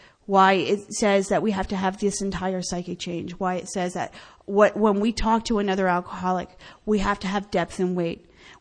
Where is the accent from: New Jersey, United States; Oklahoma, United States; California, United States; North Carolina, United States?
New Jersey, United States; now in Pennsylvania, United States; I actually live in Pennsylvania now. I keep saying Jersey because that's where I grew up.